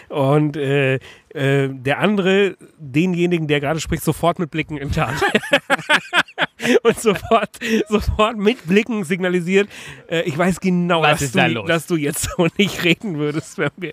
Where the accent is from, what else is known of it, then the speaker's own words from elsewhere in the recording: Bavaria, Germany; Ist ja auch meine Heimat hier, der Ammersee quasi.